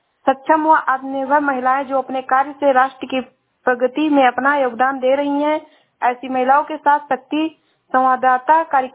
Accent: Shravasti, Uttar Pradesh, India; मैं जिला श्रावस्ती से हूँ।

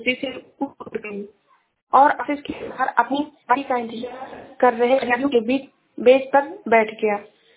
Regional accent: Uttar Pradesh, India; मैं जिला श्रावस्ती से हूँ।

